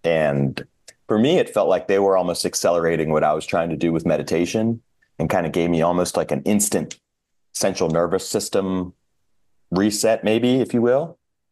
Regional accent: Maryland, United States; I grew up in Maryland. Was doing my undergrad.

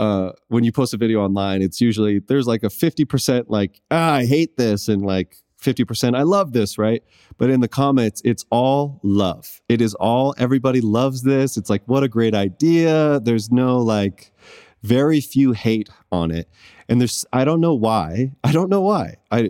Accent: Sacramento, California, United States; I grew up in Sacramento. I grew up in what they call South Sac.

